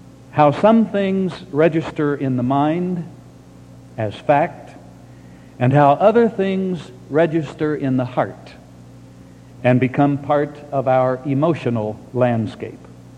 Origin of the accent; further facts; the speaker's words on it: Oklahoma, United States; but I grew up in Oklahoma.